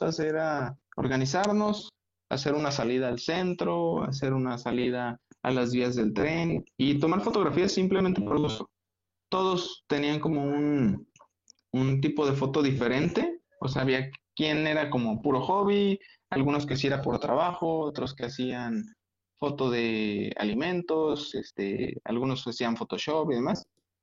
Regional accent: Guadalajara, Jalisco, Mexico; Pues mira, yo soy de la ciudad de Guadalajara.

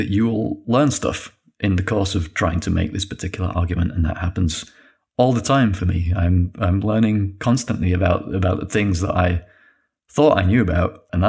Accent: Yorkshire and the Humber, United Kingdom; mother's side is Polish, so I'm half Polish. I have a Polish name. I grew up in Yorkshire.

